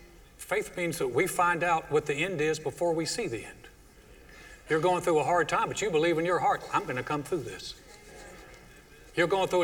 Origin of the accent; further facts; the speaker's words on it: North Carolina, United States; And growing up in North Carolina, they're big on basketball.